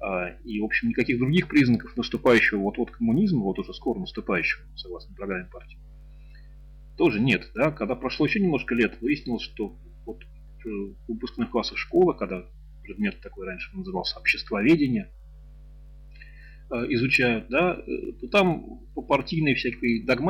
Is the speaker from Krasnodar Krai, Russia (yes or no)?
no; Moscow, Russia; я родился и вырос в Москве